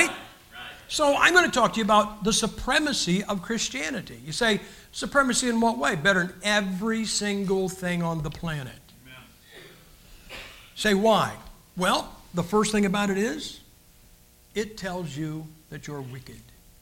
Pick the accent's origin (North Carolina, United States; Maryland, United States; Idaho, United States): Idaho, United States; We're from Idaho. There's a lot of Mormons there.